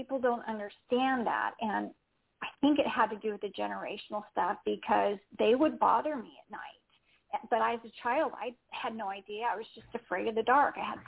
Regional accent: California, United States; also born or lived in Florida; So we moved from Florida to California about third grade, and we started going to a Presbyterian church.

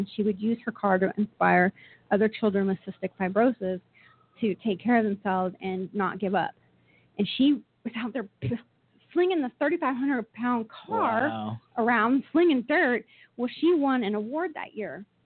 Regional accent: Monterey, California, United States; So I grew up in Monterey, California, next to Laguna Seca

